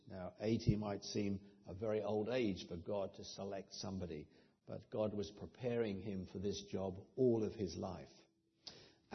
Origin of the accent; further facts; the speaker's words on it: Sidmouth, South West England, United Kingdom; Not if you go to my hometown in Sidmouth, everybody's 85 there.